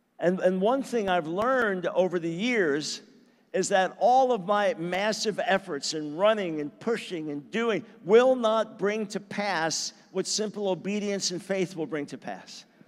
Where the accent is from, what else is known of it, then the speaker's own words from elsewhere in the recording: New York, United States; I was born in New York City, raised on Long Island. I love that environment, the large Jewish population, and just the intensity of city life.